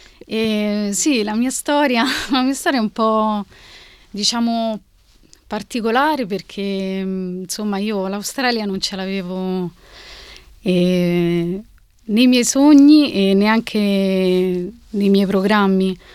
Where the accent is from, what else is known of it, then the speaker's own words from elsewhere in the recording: Aprilia, Lazio, Italy; io vengo da Aprilia, diciamo una città vicino Roma, diciamo ho sempre vissuto lì, ecco.